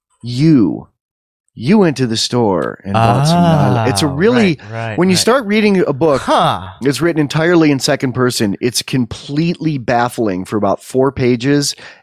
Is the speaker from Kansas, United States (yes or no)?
no; San Francisco, California, United States; I come from San Francisco and lived there 16 years, and my band played a lot of gay clubs.